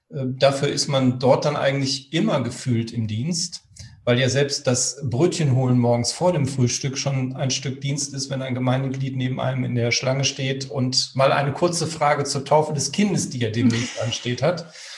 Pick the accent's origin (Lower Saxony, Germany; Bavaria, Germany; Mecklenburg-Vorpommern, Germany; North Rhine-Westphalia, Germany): North Rhine-Westphalia, Germany; Münster; Münster ist auch mein Heimatort.